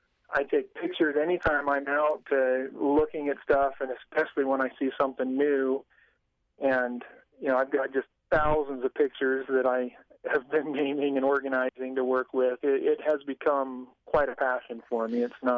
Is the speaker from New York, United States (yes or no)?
no; Idaho, United States; I grew up in Idaho, and I was taught some of this stuff by my father when I was younger, but not to a huge degree.